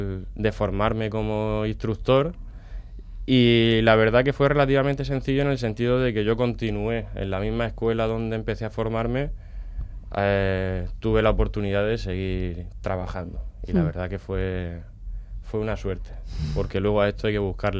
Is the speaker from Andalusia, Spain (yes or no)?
yes; Jaén, Andalusia, Spain; Conozco el tema de los perros porque nos dedicamos en Jaén, que es de donde vengo